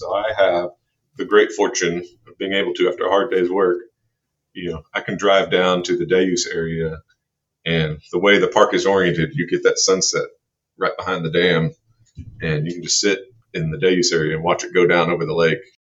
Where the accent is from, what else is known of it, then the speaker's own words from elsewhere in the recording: Houston, Texas, United States; I grew up in Houston, so I think I'm pretty immune.